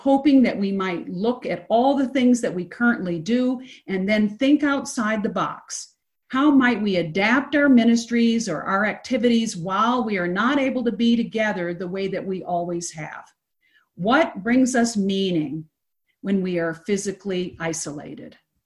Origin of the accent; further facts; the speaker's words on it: Detroit, Michigan, United States; who hails from my hometown of Detroit